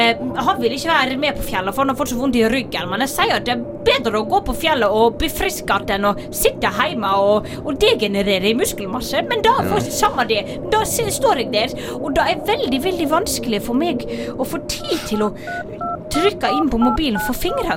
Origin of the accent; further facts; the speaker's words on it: Møre og Romsdal, Norway; Men jeg er egentlig fra Sunnmøre.